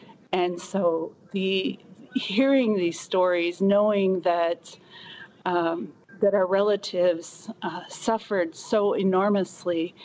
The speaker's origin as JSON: {"language": "English", "country": "United States", "tie": "born or raised there", "said": "And so for so many of us growing up in the United States, all we wanted to be was the very best self that we could be."}